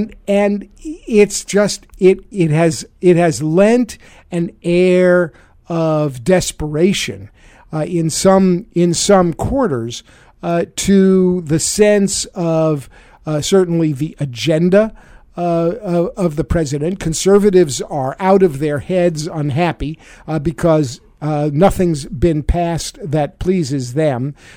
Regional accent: United States; As an American, however, whatever you think about the president, I care about the presidency.

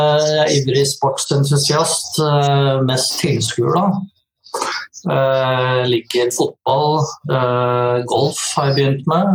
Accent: United States; Norwegian is a second language; now in Norway; Så jeg født og vokst opp i USA, bodde i Norge siden 1979.

